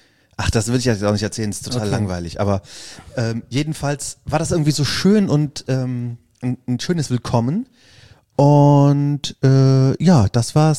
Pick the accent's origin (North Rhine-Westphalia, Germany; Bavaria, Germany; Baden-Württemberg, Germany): North Rhine-Westphalia, Germany; Aachen; wenn mich dann Franzosen angesprochen haben, wo ich herkomme, die haben ja schon gemerkt, dass ich aus Deutschland komme, aber ich habe dann, wenn die gefragt haben, aus welcher Stadt kommst du, habe ich dann geantwortet, Aix-la-Chapelle.